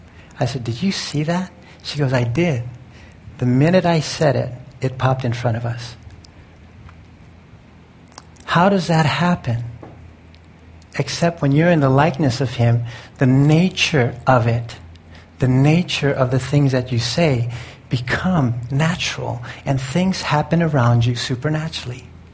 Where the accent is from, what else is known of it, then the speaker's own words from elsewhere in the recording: Hawaii, United States; So I'm sitting from Molokai. We're going on a... Molokai is one of our islands. How many of you have been to Hawaii?